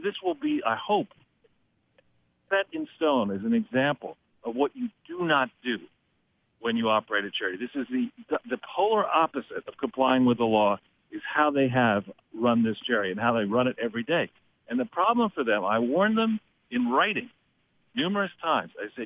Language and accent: English; New York, United States; born there; my home state here in New York, and where the state where I was born